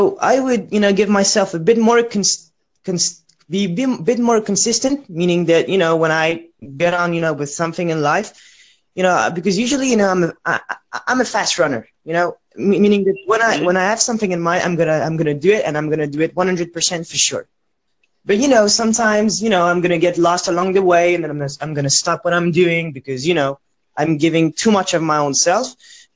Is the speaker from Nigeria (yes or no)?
no; France; English is a second language; I come from France, and I'm a 19-year-old student.